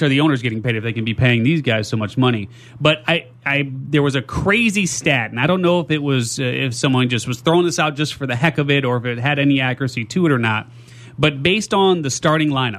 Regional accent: Chicago, Illinois, United States; also born or lived in Southwest Michigan; now in San Diego, United States; So I'm from Chicago. We moved out here to San Diego a couple years ago. We had a home in Southwest Michigan.

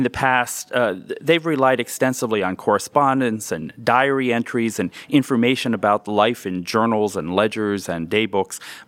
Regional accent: Pennsylvania, United States; So after a long career, I decided to come back to my hometown, make a contribution to the history of the folks that I grew up with. My dad worked at Edgar Thompson. My grandfather worked in the mills at Rankin, and this is home base for me.

